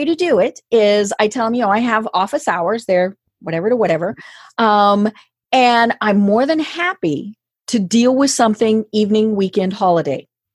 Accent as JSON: {"language": "English", "region": "Colorado", "country": "United States", "said": "you and I are both on Eastern time, but I'm from Colorado."}